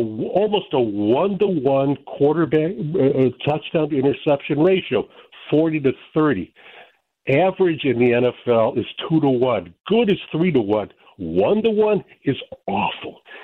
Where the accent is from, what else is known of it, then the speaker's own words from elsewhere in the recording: Glenview, Illinois, United States; I'm a Cowboys fan. I apologize, but the Bears are number two for me. I'm from Glenview, etc.